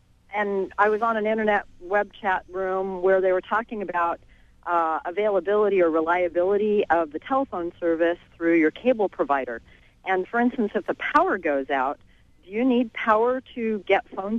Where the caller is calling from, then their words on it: San Joaquin, California, United States; San Joaquin.